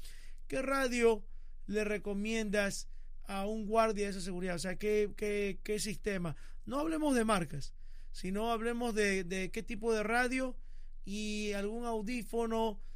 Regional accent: Ecuador; yo fui bombero voluntario en Guayaquil, en Ecuador. Yo soy de origen ecuatoriano.

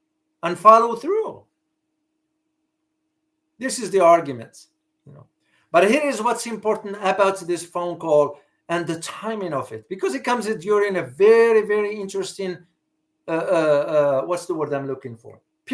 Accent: United States; I'm an American, you know

